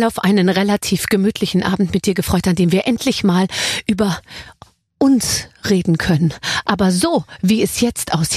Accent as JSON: {"language": "German", "town": "Munich", "region": "Bavaria", "country": "Germany", "said": "Doch, ich bin aus München, ja, Logo."}